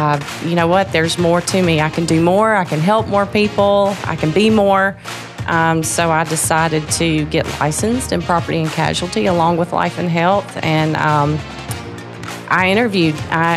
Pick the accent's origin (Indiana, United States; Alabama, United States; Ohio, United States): Alabama, United States; Alexander City; So I grew up in Alexander City. I went to Benjamin Russell High School.